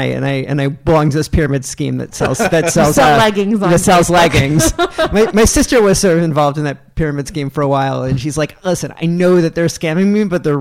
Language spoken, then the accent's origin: English; Freehold, New Jersey, United States; also born or lived in Lakewood; But I was born in Freehold, lived in Lakewood. By the lake. I lived by the lake.